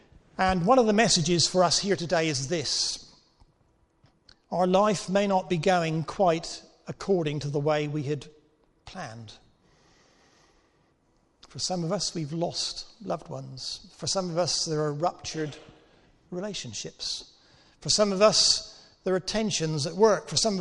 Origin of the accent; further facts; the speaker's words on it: South West England, United Kingdom; You may have figured by now that my accent is not a refined Surrey accent. I'm actually a refugee from Cornwall. I have never been civilized by those people living in Guildford.